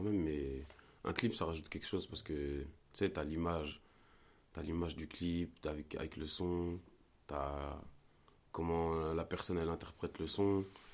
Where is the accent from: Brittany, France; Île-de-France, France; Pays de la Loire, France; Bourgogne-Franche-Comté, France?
Brittany, France; Rennes; Bah ouais, je suis rennais. Ouais. Après, ouais. Peut-être ça s'entend... Mais je fais pas exprès, tu vois. C'est comme ça, je viens de Rennes.